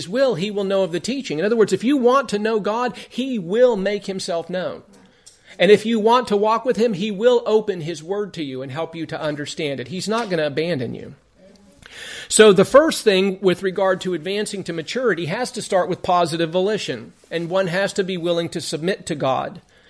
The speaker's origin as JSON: {"language": "English", "town": "Las Vegas", "region": "Nevada", "country": "United States", "tie": "born or raised there", "said": "And I know when I was growing up in Vegas, for the years that I was there"}